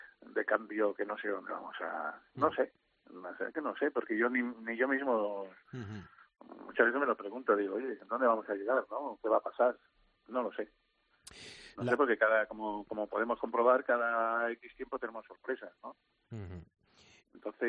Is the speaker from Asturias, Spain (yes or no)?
no; Alicante, Valencian Community, Spain; de Alicante me gusta todo, mi tierra me gusta todo. Valencia, yo me siento valenciano, uh-huh, me siento español, por supuesto, y la verdad que mi tierra me gusta mucho.